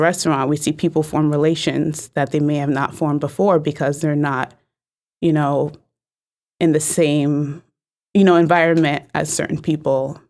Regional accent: New Haven, Connecticut, United States; Well, I'm from New Haven, mm-hmm. so I was born and raised here.

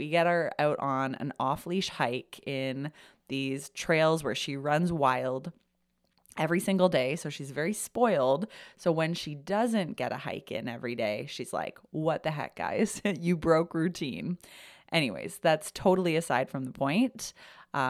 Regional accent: Kitchener, Ontario, Canada; moved away as an adult; now in Toronto, Canada; We were born in a town about an hour outside of Toronto. I was from Kitchener.

